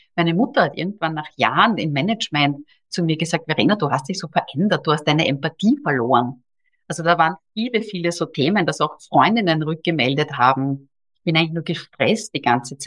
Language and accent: German; Austria; Und ich bin Österreicherin.